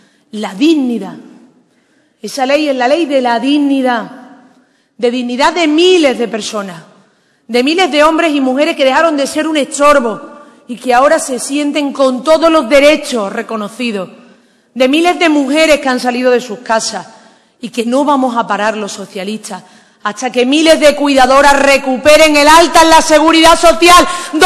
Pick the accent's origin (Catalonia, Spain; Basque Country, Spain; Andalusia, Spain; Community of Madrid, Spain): Andalusia, Spain; Yo me siento orgullosa de ser andaluza, muy orgullosa. Me siento orgullosa de mi acento, me siento orgullosa de mis orígenes humildes